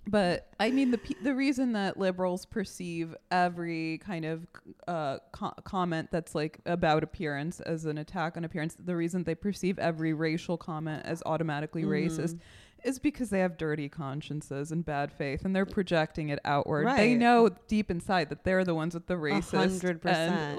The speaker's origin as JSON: {"language": "English", "region": "New Jersey", "country": "United States", "said": "because I'm from New Jersey, so I used to like cake the makeup on."}